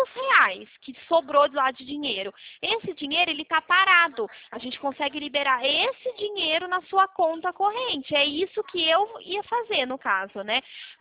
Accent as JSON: {"language": "Portuguese", "town": "Araras", "region": "São Paulo", "country": "Brazil", "said": "a gente é de Arara, São Paulo."}